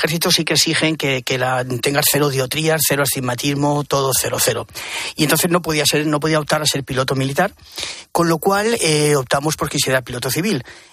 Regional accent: Alicante, Valencian Community, Spain; como soy de Alicante

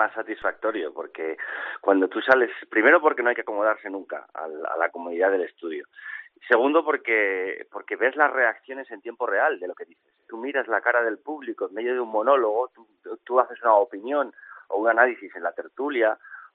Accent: Madrid, Community of Madrid, Spain; los que somos madrileños además tenemos la necesidad, yo diría la obligación, de salir de la zona de confort

